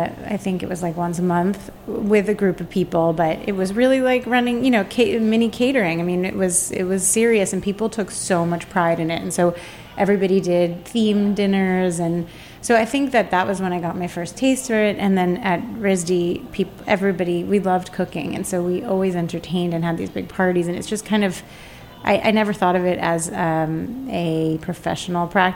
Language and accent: English; New York, United States; But, I think growing up in New York is a very, you're immediately expected to be driven and focused.